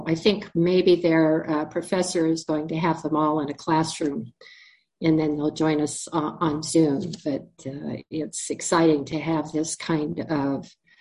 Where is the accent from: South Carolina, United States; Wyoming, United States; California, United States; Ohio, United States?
Wyoming, United States; Cheyenne; also born or lived in Colorado; You know, I grew up in Cheyenne, Wyoming. I'm a Colorado native, but I grew up in Cheyenne, Wyoming.